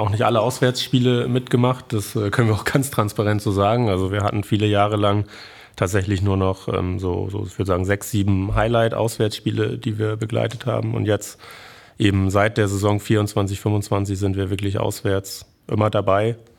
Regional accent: Schleswig-Holstein, Germany; wir kommen auch hier aus Flensburg, wohnen hier in Flensburg, beziehungsweise kommen aus Nordfriesland.

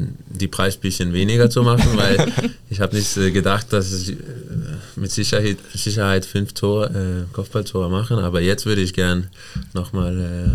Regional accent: Denmark; German is a second language; das ist nicht normal für mich als Däne

